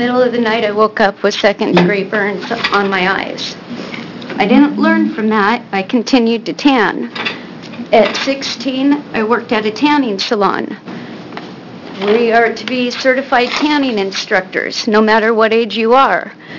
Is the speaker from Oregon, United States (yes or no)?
yes; Estacada, Oregon, United States; I'm from Estacada, Oregon.